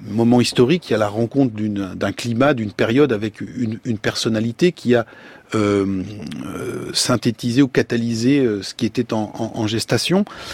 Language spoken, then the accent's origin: French; France; chez nous en France.